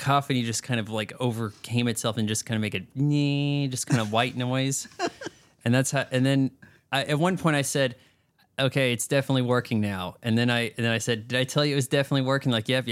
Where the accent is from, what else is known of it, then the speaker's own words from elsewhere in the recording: Hawaii, United States; I mean, I'm from Hawaii.